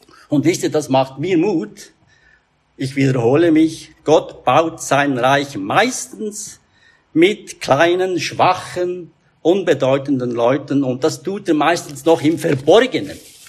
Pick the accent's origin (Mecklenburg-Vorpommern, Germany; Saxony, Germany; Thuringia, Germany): Thuringia, Germany; wahrscheinlich so wichtig wie Thüringen, wo ich herkomme, für die Wiener ist.